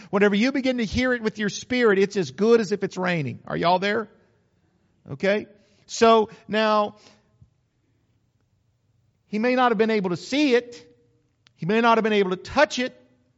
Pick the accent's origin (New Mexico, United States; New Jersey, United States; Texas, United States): New Mexico, United States; But I grew up in New Mexico. People around here use umbrellas. We never used an umbrella in New Mexico.